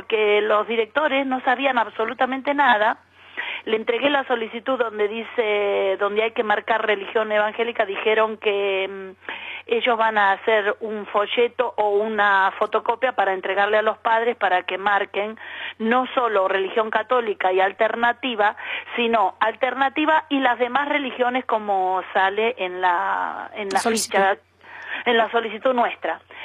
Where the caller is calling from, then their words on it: Parla, Community of Madrid, Spain; Soy de Parla.